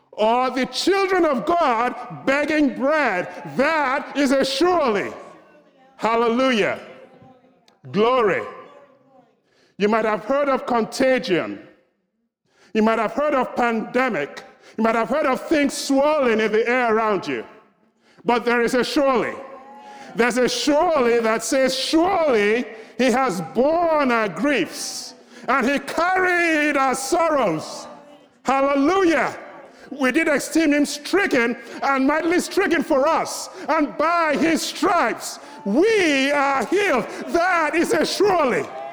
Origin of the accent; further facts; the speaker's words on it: Nigeria; I'm originally from Nigeria, so you might notice that I talk a little differently and I dress a little differently.